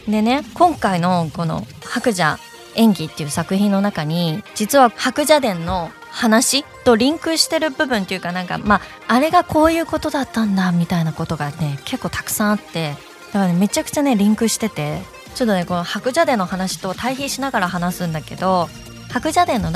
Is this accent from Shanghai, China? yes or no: yes; Shanghai, China; 子供の頃上海で過ごしたんですけど、